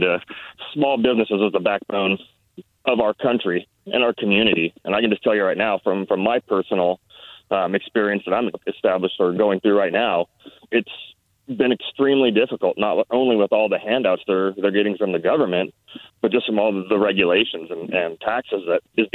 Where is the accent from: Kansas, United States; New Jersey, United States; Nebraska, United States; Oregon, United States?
Oregon, United States; moved away as an adult; now in Washougal, United States; I grew up in Southern Oregon and moved out to Washougal with my wife about 4 years ago.